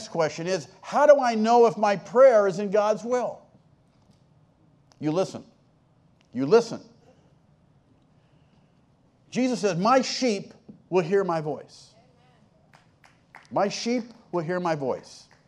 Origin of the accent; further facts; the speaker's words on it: La Mesa, California, United States; I mean, I grew up in La Mesa. That's on the hill, not in the pit.